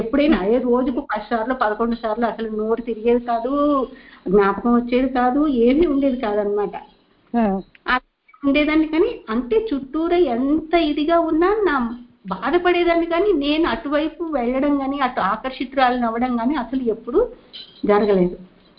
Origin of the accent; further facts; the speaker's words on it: Adoni, Andhra Pradesh, India; also born or lived in Mukteswaram; మా నాన్నగారు బ్రూబండ్లో పనిచేసేవారు, కర్నూలు జిల్లా ఆదోని, ఆదోనిలో ఉండేవాళ్ళం అన్నమాట. మా చిన్నతనం అంతా కాలేజీ వరకు అక్కడే జరిగింది.